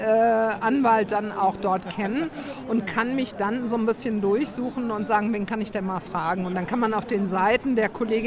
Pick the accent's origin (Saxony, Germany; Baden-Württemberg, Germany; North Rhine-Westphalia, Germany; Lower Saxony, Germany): North Rhine-Westphalia, Germany; Und ich komme ja aus dem Kohlenpott.